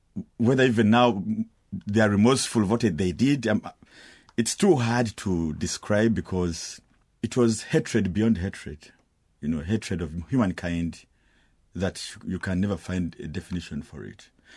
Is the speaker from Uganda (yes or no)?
yes; Uganda; I was born a refugee. My parents fled the first genocide of 59. So I was born and raised in Uganda.